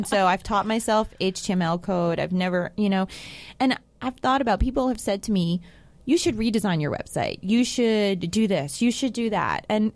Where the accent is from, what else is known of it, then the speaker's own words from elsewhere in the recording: New York, United States; I grew up in New York and I didn't go to the top of the Empire State Building until I took somebody when I was like 21.